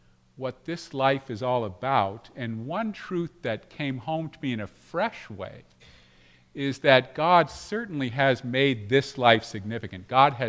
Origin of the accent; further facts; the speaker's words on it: Seattle, Washington, United States; born there; also born or lived in Alaska / Arizona / Texas / Toronto, California, United States; So I was born in the Pacific Northwest. That's known for its beauty. I mean, the skies, the bluest blue, are in Seattle.